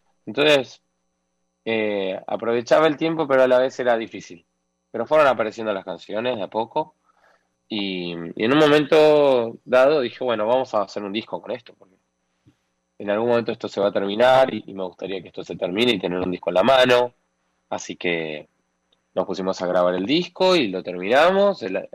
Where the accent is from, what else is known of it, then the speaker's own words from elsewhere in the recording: Argentina; che, esto es re argentino, mal. Pero bueno, bien ahí, porque es de donde vengo.